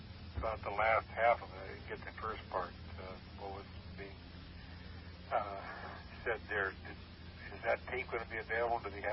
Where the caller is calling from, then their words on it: Laguna Hills, California, United States; I'm in Laguna Hills.